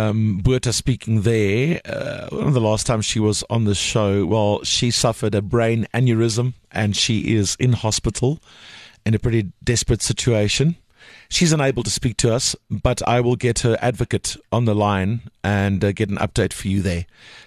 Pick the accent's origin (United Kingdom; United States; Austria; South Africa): South Africa; Port Elizabeth, Eastern Cape; in my hometown of Port Elizabeth